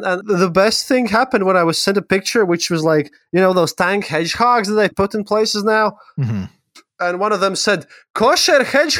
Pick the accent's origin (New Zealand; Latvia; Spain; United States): Latvia; Riga; English is a second language; I am from Riga.